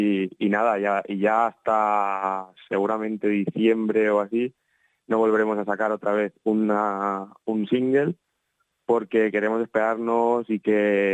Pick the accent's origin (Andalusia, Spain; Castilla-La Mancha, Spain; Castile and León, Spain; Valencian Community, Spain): Valencian Community, Spain; Petrer; Arturo es de Monóvar, yo soy de Petrer